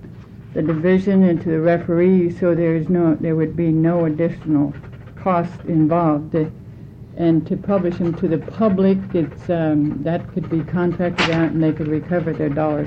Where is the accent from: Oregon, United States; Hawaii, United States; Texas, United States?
Oregon, United States; Eugene